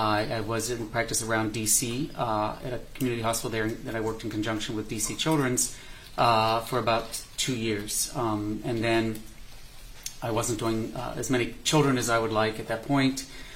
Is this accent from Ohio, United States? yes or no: yes; Ohio, United States; I am from Ohio, and I did a rather unique program